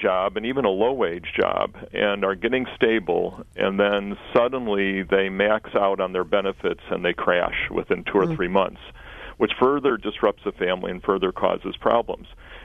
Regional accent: Chicago, Illinois, United States; because I grew up in Chicago on the South Side, are migrating to Milwaukee for a better life.

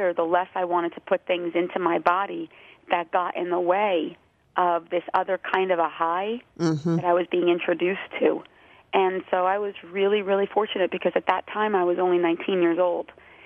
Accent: New Jersey, United States; moved away as an adult; now in New York, United States; I was born in New Jersey and moved to New York right after high school

